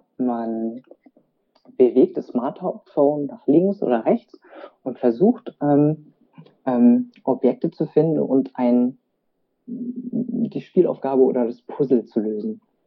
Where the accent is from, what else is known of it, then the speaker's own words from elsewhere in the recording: Berlin, Germany; gebürtiger Berliner mit vietnamesischen Wurzeln.